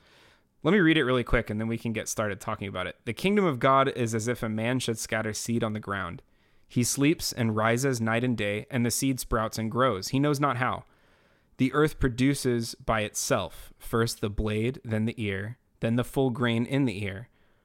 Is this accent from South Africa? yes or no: no; Texas, United States; also born or lived in Chicago; So I've moved back to my home state of Texas and am, of course, missing everyone back in Chicago very much.